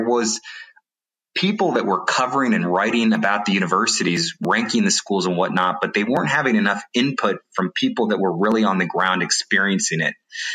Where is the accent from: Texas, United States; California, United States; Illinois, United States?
California, United States; San Francisco; also born or lived in New York City; I was born in New York City. I grew up in San Francisco, and I really wanted to...